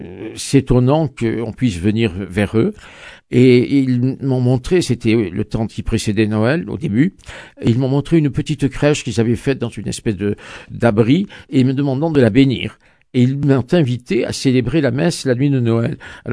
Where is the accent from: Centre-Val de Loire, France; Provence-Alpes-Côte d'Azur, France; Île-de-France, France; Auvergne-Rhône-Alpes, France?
Provence-Alpes-Côte d'Azur, France; born there; je voulais retourner vers la région d'Avignon, qui est ma région natale, et puis où j'ai beaucoup d'amis et un peu de famille